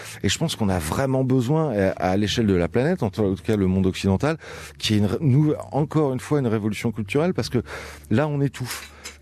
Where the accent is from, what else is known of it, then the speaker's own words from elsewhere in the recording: France; en tant que Français